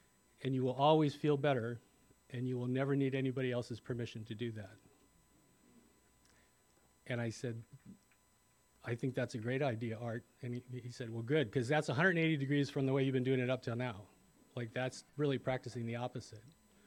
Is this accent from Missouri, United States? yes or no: yes; St. Louis, Missouri, United States; also born or lived in Florida; I grew up in St. Louis, but I was living in Florida at the time.